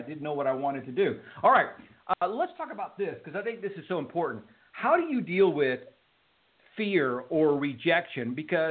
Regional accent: Cuba; we came from Cuba, and you know, very similar. My parents were entrepreneurs

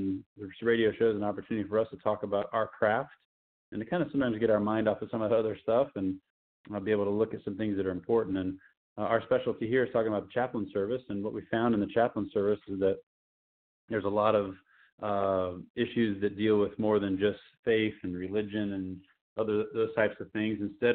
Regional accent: Missouri, United States; I'm originally from Missouri, so all my friends who are St. Louis Blues fans are very excited

